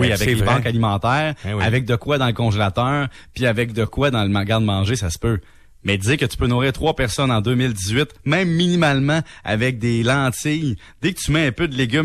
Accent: Salaberry-de-Valleyfield, Quebec, Canada; moi, je viens d'Alléfield, hein, puis il y a beaucoup d'aide aux gens défavorisés à Alléfield

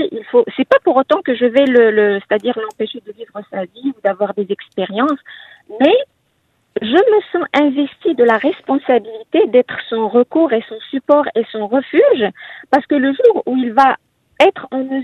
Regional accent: Morocco; moved away; Je suis marocaine d'origine.

